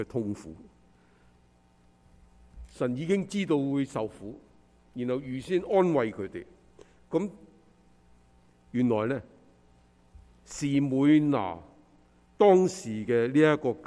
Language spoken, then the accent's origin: Chinese; China; 所以我们中国人都大家都熟了